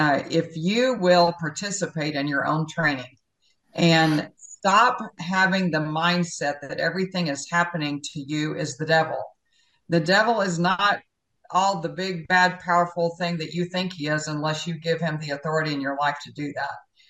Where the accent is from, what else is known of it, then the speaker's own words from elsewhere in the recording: Texas, United States; Yes, I was raised in Texas.